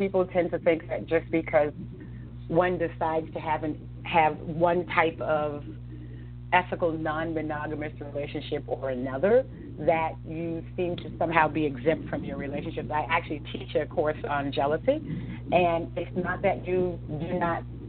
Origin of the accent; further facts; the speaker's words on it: Boston, Massachusetts, United States; also born or lived in Los Angeles; now in Hollywood, United States; No, I'm from Boston originally. This is my fifth state that I'm living in.